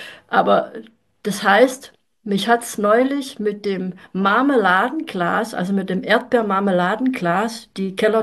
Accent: Freiberg, Saxony, Germany; moved away; ursprünglich komme ich auch aus dem Osten, nämlich aus dem wunderschönen Freiberg. Das liegt zwischen Chemnitz und Dresden. Und mittlerweile bin ich seit 25 Jahren, über 25 Jahren im Westen in Baden-Württemberg.

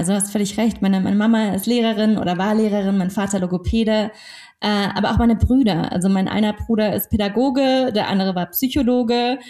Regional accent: Munich, Bavaria, Germany; ich bin ein Münchner Kindel

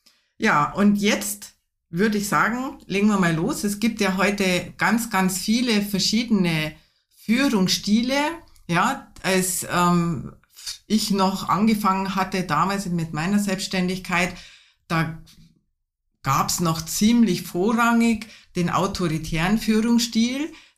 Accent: Bavaria, Germany; Ich bin aus Bayern.

